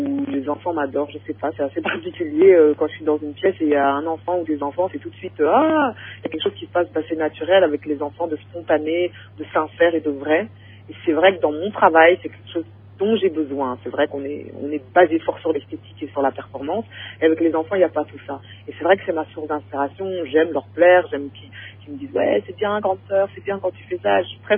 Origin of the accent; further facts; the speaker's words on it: Brussels, Brussels-Capital Region, Belgium; born there; ma mère est danseuse traditionnelle antillaise. Et donc, moi, je suis née en Belgique, à Bruxelles.